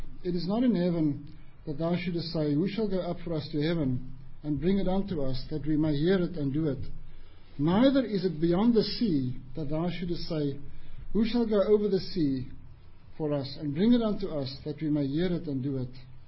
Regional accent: South Africa; first language af; English is a second language; My accent came brutal. I'm Afrikaans-speaking South African, so Kieran can tell you my accent is brutal.

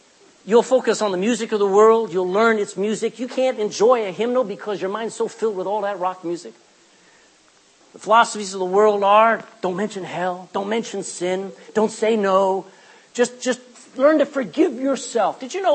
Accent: Texas, United States; now in Ireland; When I was in America, that's how I was as a Texan.

